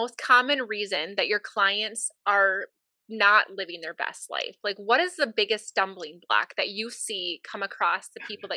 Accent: Minnesota, United States; Hey, I'm from Minnesota. Like, I'm, like, proud of, like, not very far from Walnut Grove, by the way.

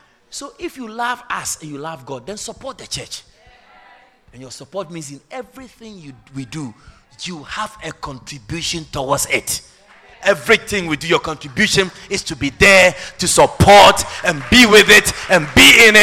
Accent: Ashanti, Ghana; I'm from the Ashanti tribe.

